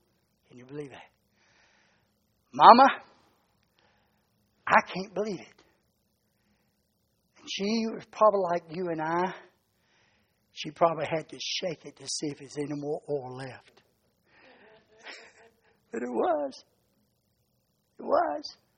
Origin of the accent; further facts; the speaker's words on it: Georgia, United States; I'm from Georgia, so you know.